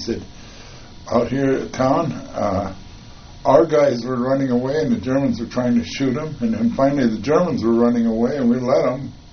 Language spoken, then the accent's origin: English; Minnesota, United States; I'm from Minnesota, so I'm a cowboy.